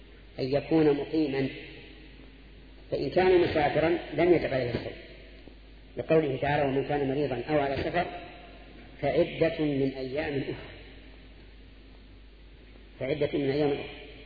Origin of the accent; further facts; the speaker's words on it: Al-Qassim, Saudi Arabia; خمس الصاع الحال عندنا في القصيم